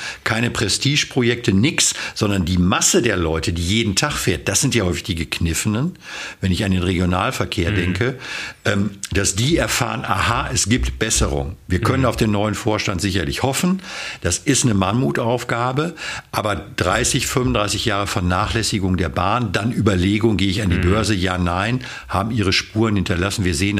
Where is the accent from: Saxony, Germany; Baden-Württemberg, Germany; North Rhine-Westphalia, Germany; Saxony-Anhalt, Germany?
North Rhine-Westphalia, Germany; ich komme ja aus dem Kreis Coesfeld